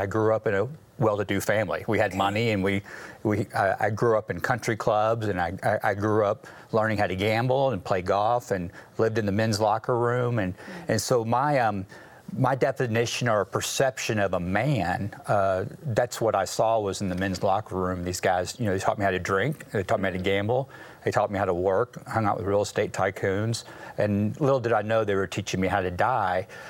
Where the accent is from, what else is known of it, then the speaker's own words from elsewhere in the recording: Plano, Texas, United States; I grew up in the Dallas area, and actually grew up in Plano, Texas.